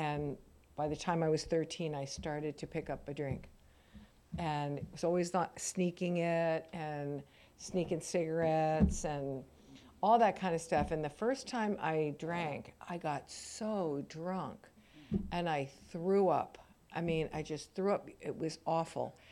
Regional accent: East Coast, United States; I grew up in a big family, a big Irish Catholic German family with 9 kids. And we grew up on the East Coast, and it was really a pretty rowdy group.

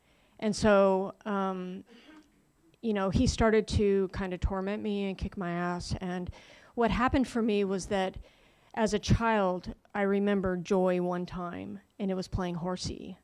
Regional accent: Prescott, Arizona, United States; So born and raised in Prescott, Arizona. Small hometown, northern Arizona, very conservative. A great place to grow up for many people.

